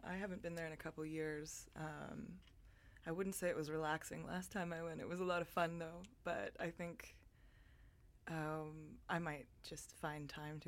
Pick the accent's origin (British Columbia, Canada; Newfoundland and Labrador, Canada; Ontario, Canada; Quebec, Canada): British Columbia, Canada; Kelowna; also born or lived in Vancouver; I grew up in Kelowna, and I was born in Vancouver, and pretty much bounced back and forth between those two places up until my earlier 20s when I finally moved out to the island